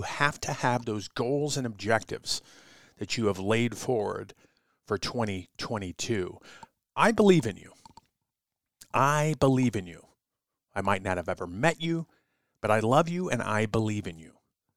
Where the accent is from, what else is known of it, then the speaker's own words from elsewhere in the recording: Colorado, United States; Now here in Colorado, my home state, we've had devastating fires.